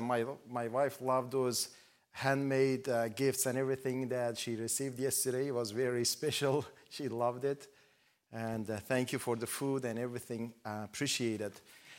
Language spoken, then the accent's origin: English; Iran; I grew up in Iran.